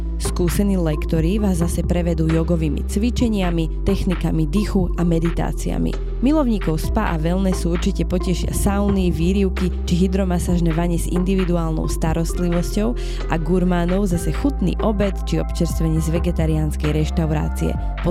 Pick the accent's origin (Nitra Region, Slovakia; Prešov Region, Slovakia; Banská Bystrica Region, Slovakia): Prešov Region, Slovakia; Humenné; Ja som z Humeného, z východu a keď som začala chodiť na vysokú školu do Bratislavy a potom som sa vracala do toho Humeného, tak dokola som počúvala, že joj, ty už v tej Bratislave, už aký máš prízvuk